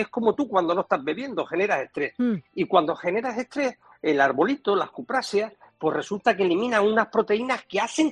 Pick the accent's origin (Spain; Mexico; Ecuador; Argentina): Spain; Son muchos los españoles, o somos muchos los españoles, que ahora tenemos más alergia